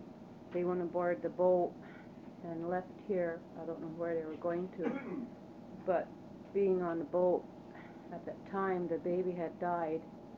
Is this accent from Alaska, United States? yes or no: yes; Unalaska, Alaska, United States; I'm here from Unalaska.